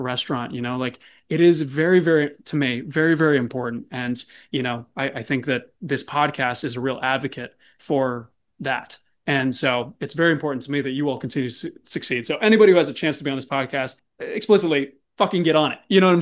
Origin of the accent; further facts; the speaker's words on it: Virginia, United States; also born or lived in Colorado, United States; You know, I grew up in Virginia. I went to school down in Georgia, there in Arizona.